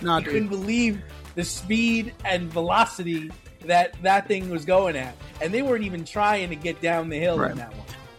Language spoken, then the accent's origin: English; United States; You know, we're American and we appreciate baseball, we appreciate basketball, and those are sports.